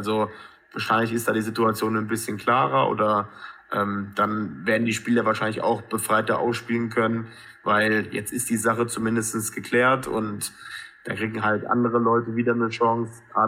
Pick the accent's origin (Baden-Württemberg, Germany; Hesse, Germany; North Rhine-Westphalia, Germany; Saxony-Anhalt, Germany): Hesse, Germany; born there; weil ich lebe ja gebürtig in Hessen und ich habe genau Frankfurt in meinem Umkreis.